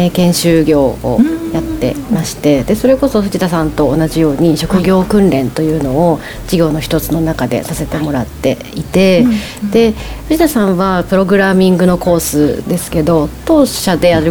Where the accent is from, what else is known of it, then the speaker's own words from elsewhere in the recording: Izumo, Shimane, Japan; ずっと出雲生まれの出雲育ち で、島根県の県民性でこうちょっと奥ゆかしいというか、おとなしい県民性とか言われますけど、